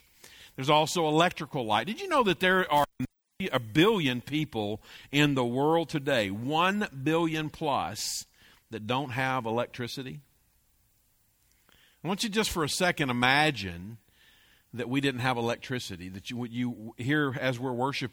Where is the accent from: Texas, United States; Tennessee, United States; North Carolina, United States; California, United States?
Texas, United States; Weatherford; We grew up in Weatherford, out in the country, and there's no skyline like the Texas skyline.